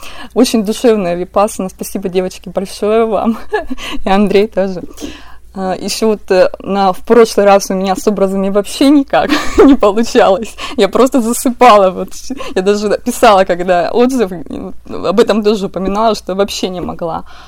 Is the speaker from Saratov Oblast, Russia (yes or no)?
no; Cherepovets, Vologda Oblast, Russia; Я из Череповца, Вологодская область.